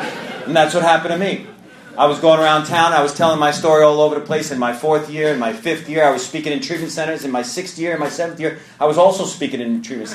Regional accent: New York, United States; now in Minnesota, United States; I had a horrible drug addiction in Minnesota. I'm originally from New York

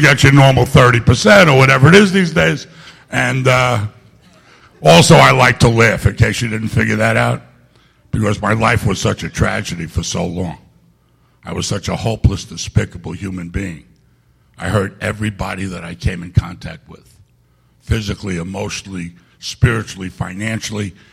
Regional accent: New York City, New York, United States; I'm from Queens in New York City. I grew up right near Shea Stadium.

